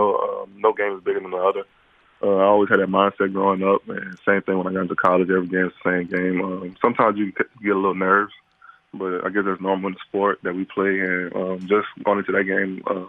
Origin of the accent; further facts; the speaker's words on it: Louisiana, United States; I felt like it was best just to go to LSU just because that's my home state.